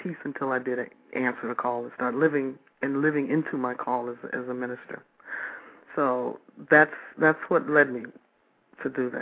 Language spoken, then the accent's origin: English; Detroit, Michigan, United States; When I was a kid growing up in Detroit, I loved it. I loved it. Belle Isle, Boblo, I don't even know if they exist anymore.